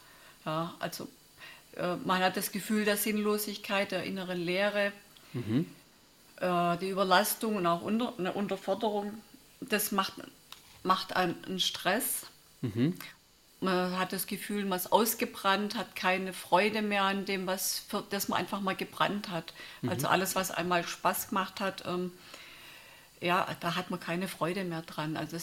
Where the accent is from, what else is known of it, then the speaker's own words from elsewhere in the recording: Reutlingen, Baden-Württemberg, Germany; ich komme aus Reutlingen und arbeite seit ein paar Jahren auch als psychologische Beraterin